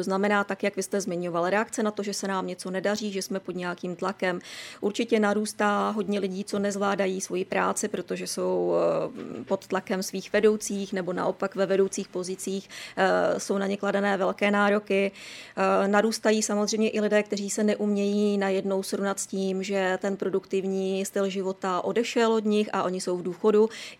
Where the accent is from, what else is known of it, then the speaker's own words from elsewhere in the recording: Liberec, Liberec Region, Czechia; jsem Liberečák